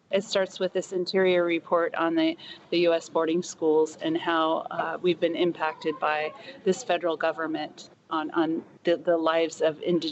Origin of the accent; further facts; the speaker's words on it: United States; And so for so many of us growing up in the United States, all we wanted to be was the very best self that we could be.